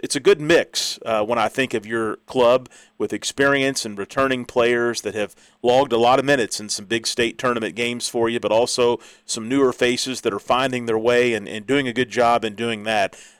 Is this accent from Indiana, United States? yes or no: yes; New Albany, Indiana, United States; who was one of my favorite New Albany Bulldogs as a kid growing up in New Albany.